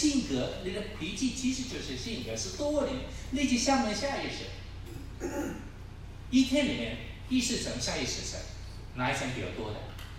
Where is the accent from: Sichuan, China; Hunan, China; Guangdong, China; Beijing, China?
Guangdong, China; 我现在服侍做主要是国语言，我是广东人，你知道吗？你现在要我就广东话讲到很困难的